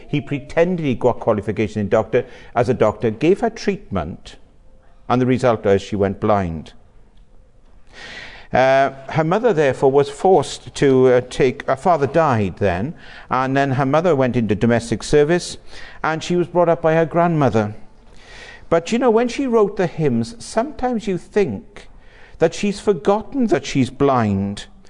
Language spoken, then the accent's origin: English; Wales, United Kingdom; I come from Wales. I don't know if you saw or noticed that, but I come from a little country called Wales.